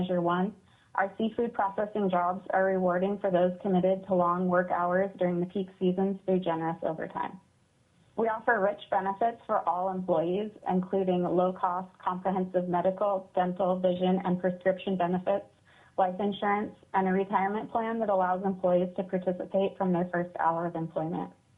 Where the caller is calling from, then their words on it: Anchorage, Alaska, United States; I live in Petersburg, Alaska, and I'm calling in from Anchorage today.